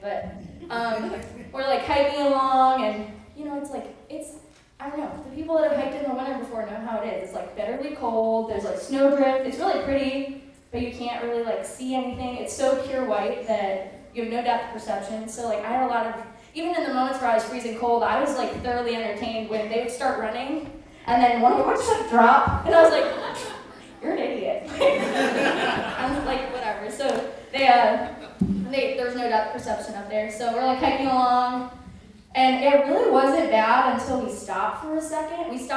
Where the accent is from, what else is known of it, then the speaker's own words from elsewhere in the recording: Michigan, United States; I grew up in Michigan, so I grew up in the suburbs.